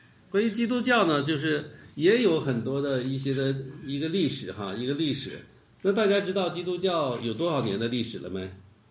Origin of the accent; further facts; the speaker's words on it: Baotou, Inner Mongolia, China; 我是内蒙人，我从小在内蒙古包头市长大的，所以很多上大学的时候我就去了，比较靠南哈的地方去上大学